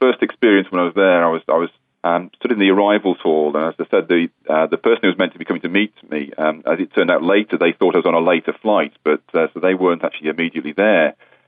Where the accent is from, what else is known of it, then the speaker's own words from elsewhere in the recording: England, United Kingdom; And I said, I'm from England.